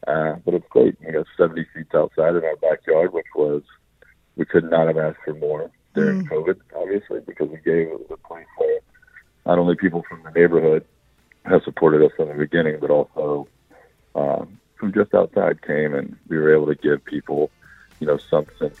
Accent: Georgia, United States; now in New York, United States; I was born and raised in Georgia. I moved to New York, started learning to cook Italian food.

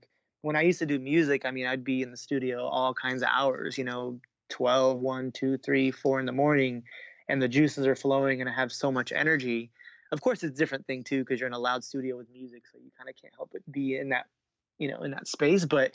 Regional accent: Miami, Florida, United States; But again, I'm from, as you mentioned, I'm from Miami.

